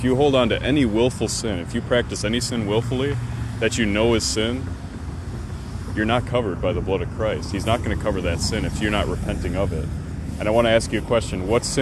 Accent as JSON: {"language": "English", "region": "Wisconsin", "country": "United States", "moved": "yes", "said": "I lost my friends, family, career. I moved states. I'm from Wisconsin."}